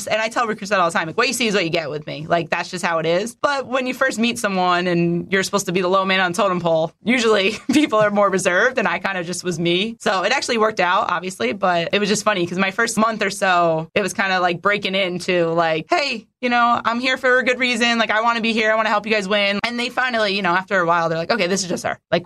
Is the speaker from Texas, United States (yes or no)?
no; New Jersey, United States; I'm from North Jersey. My parents are from New York City.